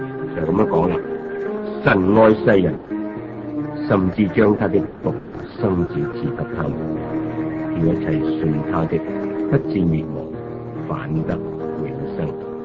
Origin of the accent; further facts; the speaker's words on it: China; 但我们中国人都说了，久病就无孝子